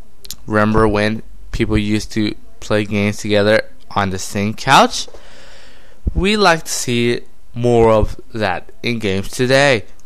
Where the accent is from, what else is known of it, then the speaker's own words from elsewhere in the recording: United Kingdom; it's great and all, even though I'm British, but it's great.